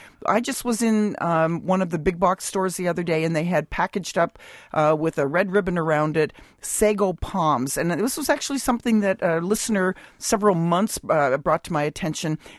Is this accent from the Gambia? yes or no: no; Canada; moved away; it's been a long time since I've lived in Canada, but I'm a Canadian